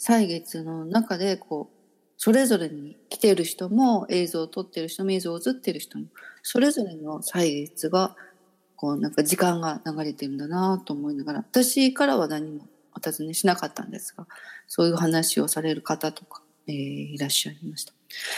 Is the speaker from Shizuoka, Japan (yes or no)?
no; Kyoto, Japan; 私が京都から来たって言うと